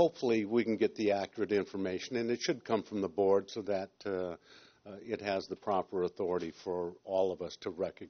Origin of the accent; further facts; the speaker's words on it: Oceano, California, United States; from Oceano.